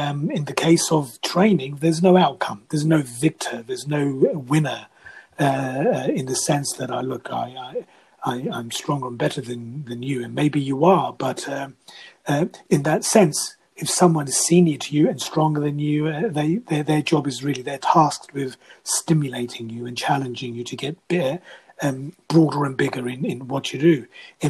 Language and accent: English; England, United Kingdom; we're from England, and the word hobby is a big thing in the vocabulary of little activities.